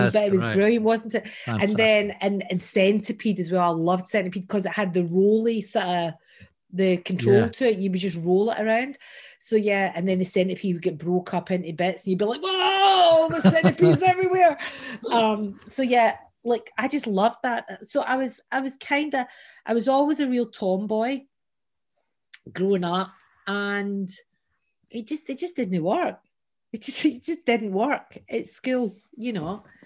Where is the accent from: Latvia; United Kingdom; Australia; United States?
United Kingdom; Glasgow, Scotland; also born or lived in Loch Lomond; I was this wee scrawny little kid with a name like … growing up in Glasgow.